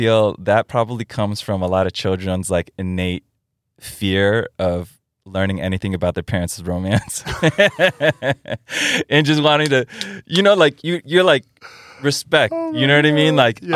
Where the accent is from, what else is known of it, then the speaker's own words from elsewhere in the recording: New York City, New York, United States; I grew up in the Upper West Side. So okay. in an admittedly pretty bougie area.